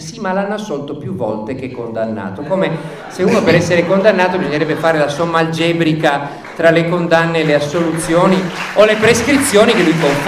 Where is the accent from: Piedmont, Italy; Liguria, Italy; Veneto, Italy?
Piedmont, Italy; Turin; io sono di Torino